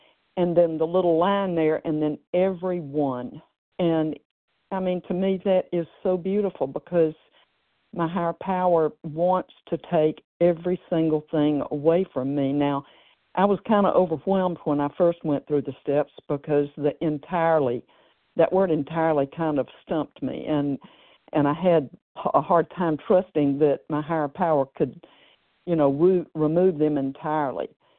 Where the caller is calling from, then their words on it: Tennessee, United States; I'm a compulsive overeater in Tennessee, and so glad to be on the line